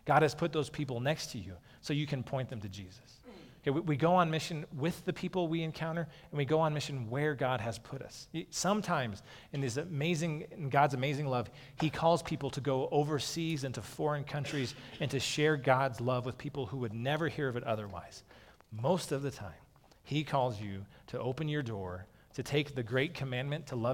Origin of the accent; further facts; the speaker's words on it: Peyton, Colorado, United States; So like I grew up in Peyton, it'd be like if someone said, hey, the Messiah, I found him, he came from Calhan.